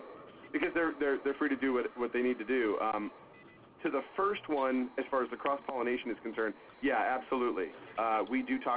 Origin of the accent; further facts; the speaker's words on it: Seattle, Washington, United States; I'm originally from Seattle